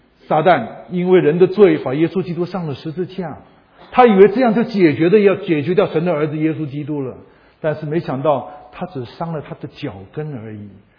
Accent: China; 我们中国人对死亡也常说这是个睡眠

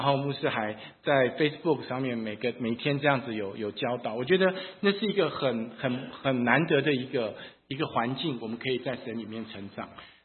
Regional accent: Taiwan; also born or lived in United States; now in China; 我的一生就是从小在台湾，然后到美国，现在在中国，三个地方。

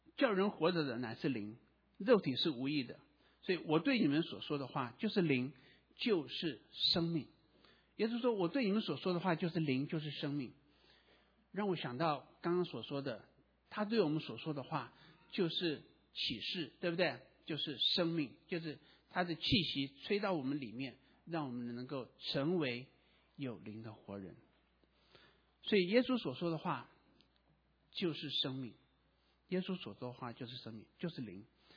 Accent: China; 我们中国人

